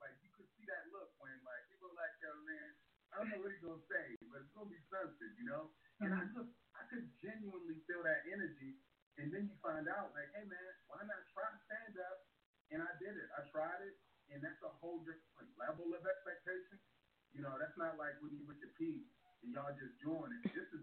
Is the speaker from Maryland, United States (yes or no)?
yes; Baltimore, Maryland, United States; now in West Coast, United States; Yeah, yeah. I'm from Baltimore, Maryland. Maryland. Where we say, you know, and man, yeah, that's the hometown, man. I'm in, I'm West Coasting it now.